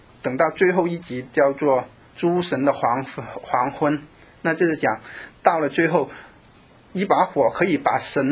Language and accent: Chinese; China; 不像我们中国人就觉得神明是可以欺骗的，就像土地公